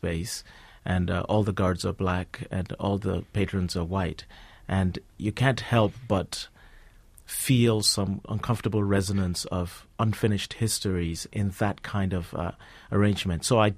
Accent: Lagos, Nigeria; I grew up in Lagos, Nigeria

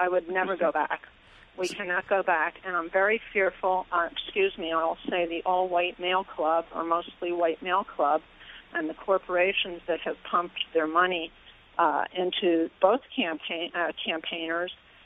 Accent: Westfield, New Jersey, United States; I'm from Westfield, New Jersey.

